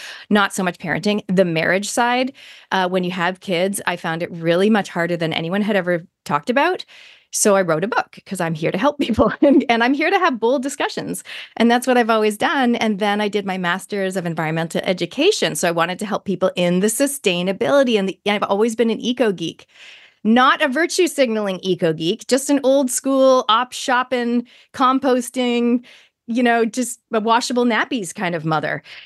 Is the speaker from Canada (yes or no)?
yes; Canada; born there; moved to New Zealand at the age of 23 to discover my heritage, my parents are Kiwis, and so are their parents, and so are their parents. I was born in Canada, hence my accent.